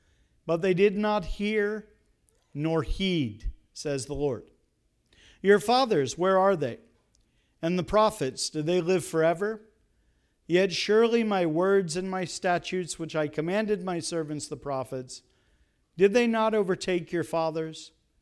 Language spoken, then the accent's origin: English; Pennsylvania, United States; As you've heard, I'm from Pennsylvania. Where I'm actually from in Pennsylvania, most Pennsylvanians haven't heard of, so I won't bother you with that. It's kind of near Reading.